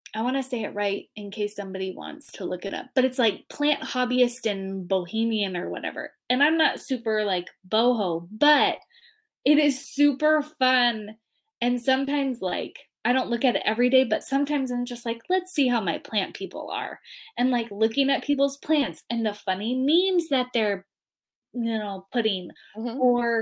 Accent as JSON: {"language": "English", "region": "California", "country": "United States", "tie": "born or raised there", "said": "Because I grew up in California."}